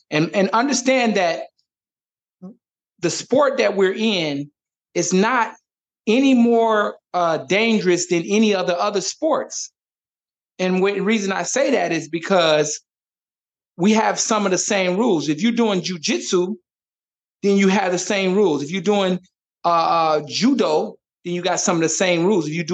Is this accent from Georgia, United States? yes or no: yes; Atlanta, Georgia, United States; now in Ghana; Yes, I'm from Atlanta, Georgia.